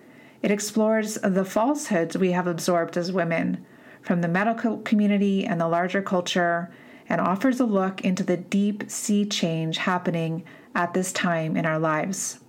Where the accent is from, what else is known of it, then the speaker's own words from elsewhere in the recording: East Coast, United States; I'm from the East Coast originally, so I just have a sense of that East Coast beginning of spring feeling.